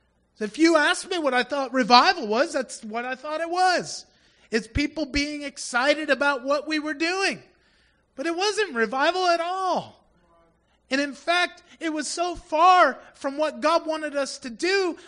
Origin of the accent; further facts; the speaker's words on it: New York, United States; and I'm loud. I'm from New York, okay? You know, that's what they tell me in the Philippines. You know, you must be from New York.